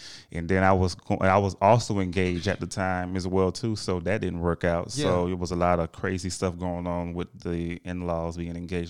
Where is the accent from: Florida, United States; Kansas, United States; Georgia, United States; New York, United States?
Florida, United States; Miami; born there; I was born in Miami.